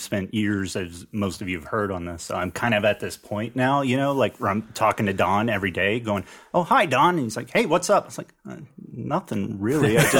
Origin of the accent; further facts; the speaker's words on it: Columbus, Ohio, United States; No, I'm from Ohio.